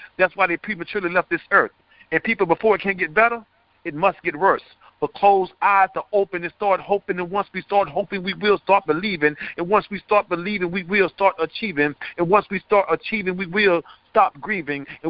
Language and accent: English; Lake Hamilton, Florida, United States; born and raised in Lake Hamilton, Haines City, Polk County.